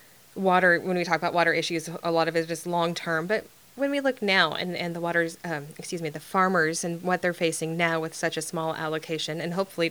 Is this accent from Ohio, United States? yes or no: no; Fresno, California, United States; I was raised in the Fresno area